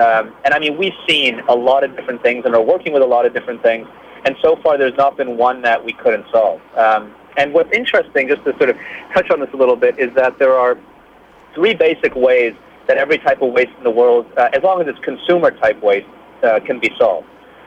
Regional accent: Canada; I'm originally Canadian, not American

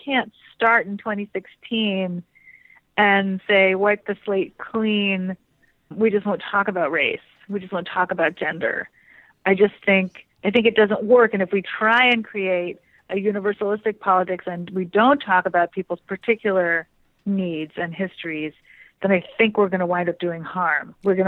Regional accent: Vermont, United States; I'm from Vermont.

